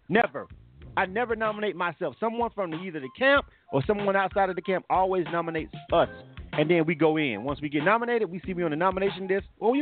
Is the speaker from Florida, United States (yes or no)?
yes; Florida, United States; because I grew up in Florida. I'm from Florida. You know, most people know that.